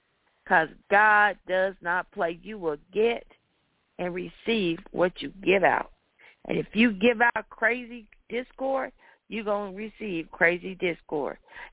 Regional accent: the South, United States; You know, I grew up in the South, and they didn't play.

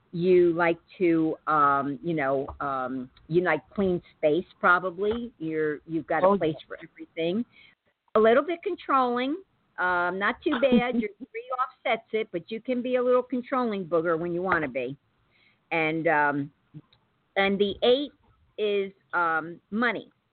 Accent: Kingston, New York, United States; I'm from Kingston. Yes.

